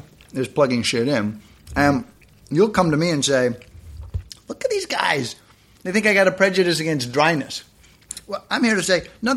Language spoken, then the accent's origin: English; Canada; and Canada, I'm Canadian, relatively new nation